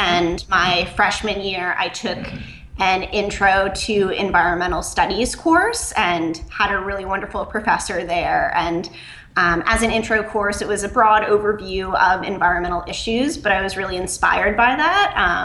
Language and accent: English; Burlington, Vermont, United States; I grew up in Burlington, Vermont, and the last about 2.5 years, I've been living and working in the Northeast Kingdom of Vermont.